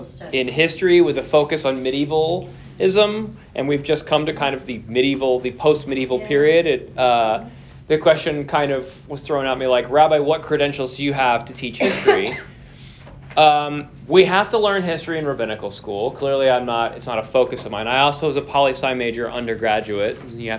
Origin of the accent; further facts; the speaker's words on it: Los Angeles, California, United States; And I grew up in Los Angeles, and we had a City Paper, and it got bought out and went downhill.